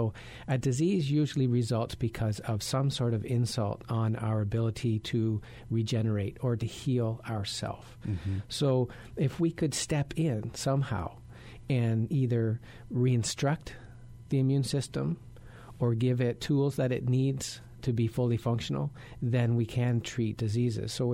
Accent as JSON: {"language": "English", "country": "Canada", "said": "I came from Canada"}